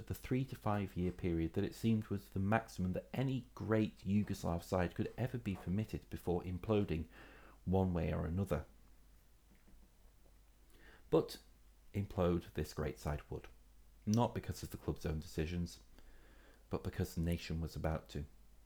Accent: Scotland, United Kingdom; As you'll know, I'm Scottish, and having watched Scottish sides in Europe for the past 25 odd years

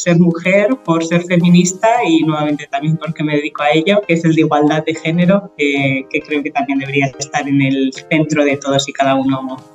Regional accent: Spain; now in Abu Dhabi, United Arab Emirates; soy de España, resido en Abu Dhabi desde hace ya casi una década

